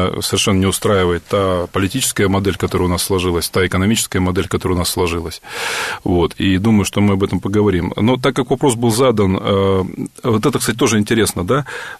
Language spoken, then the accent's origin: Russian; Siberia, Russia; born there; я родился в Сибири, и, например, от моего избирательного округа Барнаула до Китая 700 километров. А до Москвы 3200 километров.